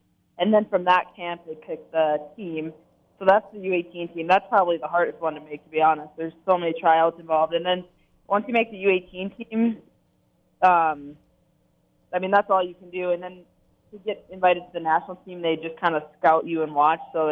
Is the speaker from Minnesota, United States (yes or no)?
yes; Vadnais Heights, Minnesota, United States; Yeah, so I grew up in Vadnais Heights, Minnesota, like it was just mentioned.